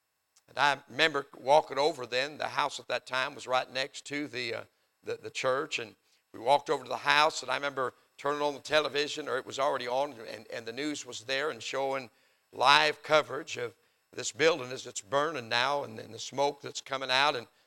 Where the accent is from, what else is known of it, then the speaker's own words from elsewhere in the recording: United States; there's something inside of me as an American that said, wait a minute, they attacked us and somebody's got to be held responsible.